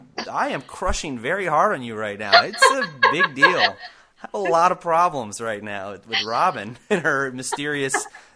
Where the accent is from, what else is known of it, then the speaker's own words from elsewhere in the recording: New York, United States; I had to take a step back because I am a New Yorker. And I don't see how anybody who has been a New Yorker, especially in the arts, could ever move to LA and be happy.